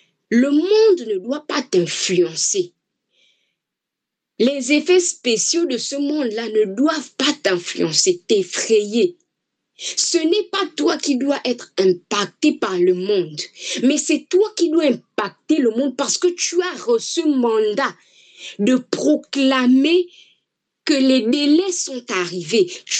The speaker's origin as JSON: {"language": "French", "town": "Mimongo", "region": "Ngounié", "country": "Gabon", "said": "l'évangile est arrivé jusque chez moi à Mimongo, là-bas où il n'y a même pas la route pour arriver là-bas"}